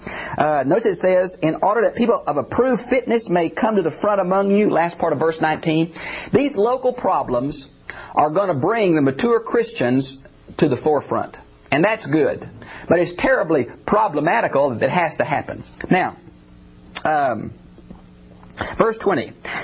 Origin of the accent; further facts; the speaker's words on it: Texas, United States; I grew up in East Texas where I went to college.